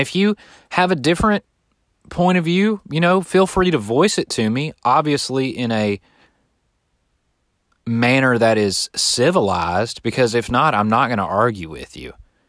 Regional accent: Alabama, United States; I'm very proud to have come from Alabama. I feel like it, you know, it made me want to do something more with my life. For sure. It was a great place to grow up, but I just don't want to live there.

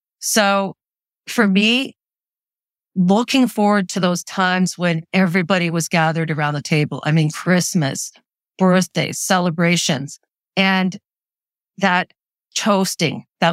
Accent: Canada; almost like Canadian by day, you know, going to school, learning, being part of, you know, Canadian culture, growing up in Canada, but then having this Ukrainian life where, you know, going to Ukrainian school on Saturdays, going to Ukrainian church

